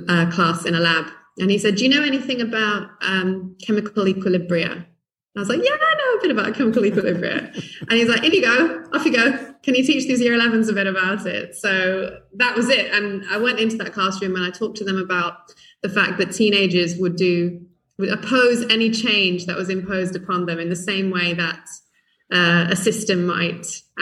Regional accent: India; born there; I was born in India

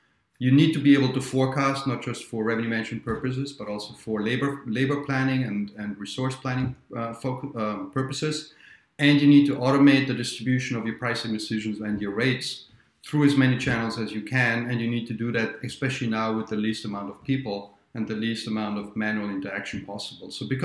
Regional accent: Austria; now in Minnesota, United States; I'm from near Munich, not in Munich, near Munich, and I'm ending up in Minnesota.

